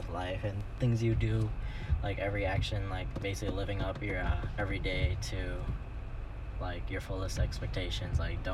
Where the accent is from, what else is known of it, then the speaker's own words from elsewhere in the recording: Chicago, Illinois, United States; Born and raised in Chicago. Kind of live on the south side or near south side.